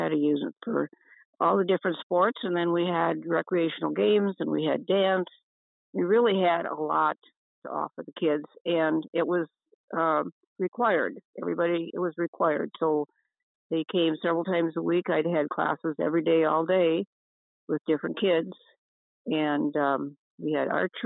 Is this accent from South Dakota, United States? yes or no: yes; Sioux Falls, South Dakota, United States; I grew up in Sioux Falls, South Dakota.